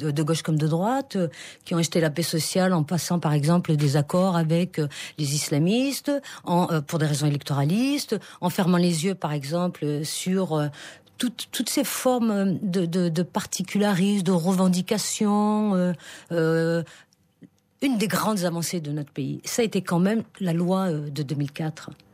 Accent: France; born there; Moi, mon père, il était algérien, je suis né en France.

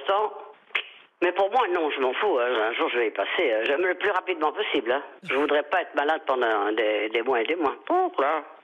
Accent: Brussels, Belgium; Comme on dit chez nous à Bruxelles, je suis une femme tout droit dehors.

